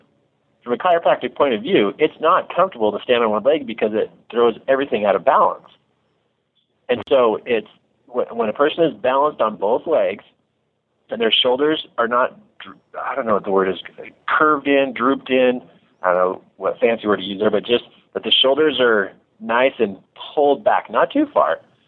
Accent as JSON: {"language": "English", "town": "Lander", "region": "Wyoming", "country": "United States", "said": "Okay, so here I am from Lander, Wyoming, and I love the cowboy world because it's just simple phrases."}